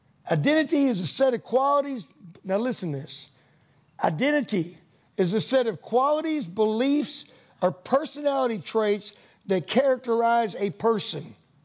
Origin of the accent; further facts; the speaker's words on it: New York, United States; I moved here from New York. New York. I look different and I talk different. And I never felt like I fit in.